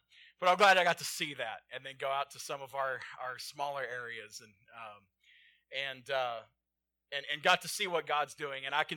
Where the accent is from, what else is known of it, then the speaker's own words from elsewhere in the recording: Texas, United States; I'm originally from Texas.